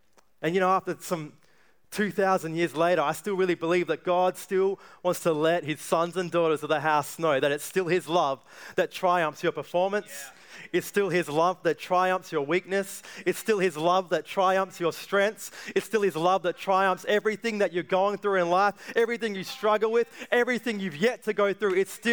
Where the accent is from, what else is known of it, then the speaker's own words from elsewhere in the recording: Cape Town, Western Cape, South Africa; born there; you know, I'm South African, born in Cape Town.